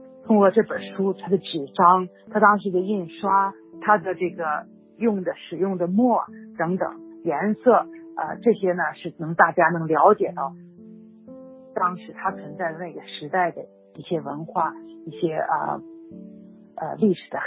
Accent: China; 当时我在中国长大的时候

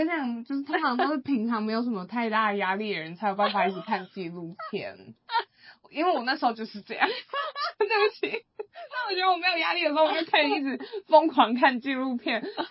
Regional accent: Taiwan; Sorry， 我是台湾人，所以 I don't care。

